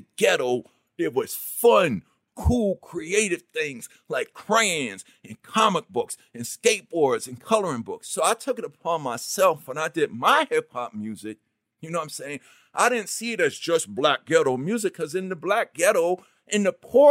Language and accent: English; Queens, New York, United States; Because even in the streets that I grew up in Queens, you know what I'm saying, we did creative things.